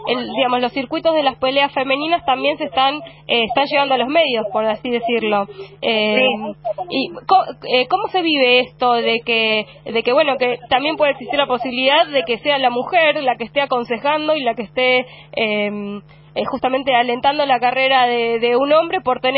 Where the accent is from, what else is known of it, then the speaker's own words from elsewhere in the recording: Avellaneda, Buenos Aires Province, Argentina; pues yo también soy de acá de Avellaneda